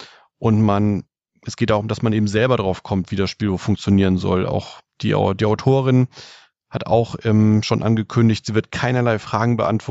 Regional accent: Bavaria, Germany; Dann wird es an Weihnachten auch in meine Heimat gehen, nach Franken.

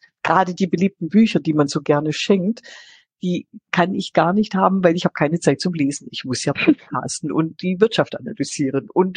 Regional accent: Baden-Württemberg, Germany; bin ja Schwäbin.

